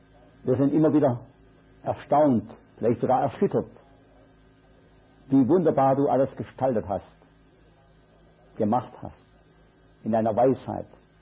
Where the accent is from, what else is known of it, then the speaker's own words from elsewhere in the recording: Switzerland; Und wir, wie sagt man, wir Viehhirten als Schweizer, auch.